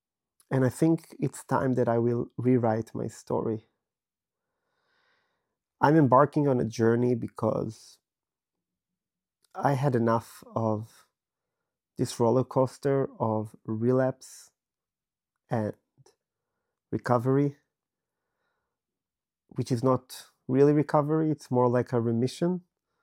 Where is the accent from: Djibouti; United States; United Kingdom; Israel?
Israel; now in Europe; I was born and raised in Israel, and I lived a few years here and there, and in the last 5 years, I've been living in Europe.